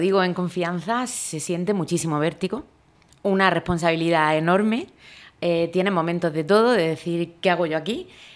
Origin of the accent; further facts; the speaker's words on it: Lorca, Region of Murcia, Spain; encabezar una candidatura en mi pueblo, lo que más quiero del mundo, que es Lorca